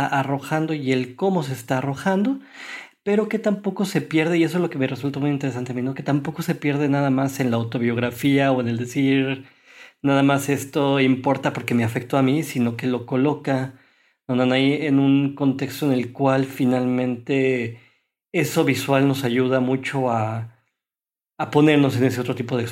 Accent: Mexico; Para los que somos de México

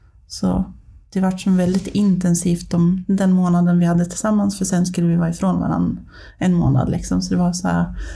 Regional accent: Ånge, Västernorrland County, Sweden; Jag är ju kricktattare, så jag är ju från Ånge egentligen.

